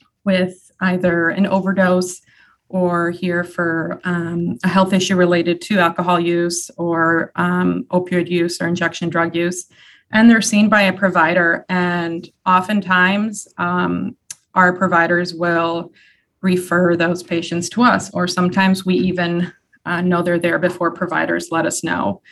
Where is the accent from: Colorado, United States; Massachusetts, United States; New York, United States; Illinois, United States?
Massachusetts, United States; Holyoke; One, I'm from Holyoke, so I've always wanted to work in this community.